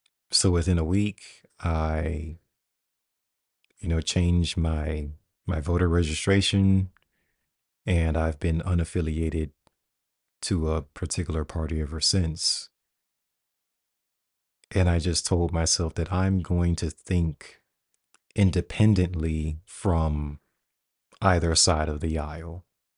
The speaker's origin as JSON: {"language": "English", "region": "Florida", "country": "United States", "tie": "born or raised there", "said": "And because I live in Florida, I mean, this is my home state."}